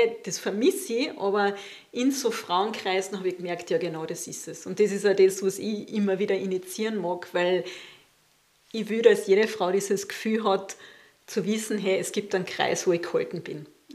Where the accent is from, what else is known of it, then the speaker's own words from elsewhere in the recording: Carinthia, Austria; now in Waldviertel, Austria; Ich bin ursprünglich aus Kärnten und bin jetzt schon 26 Jahre im Waldviertel.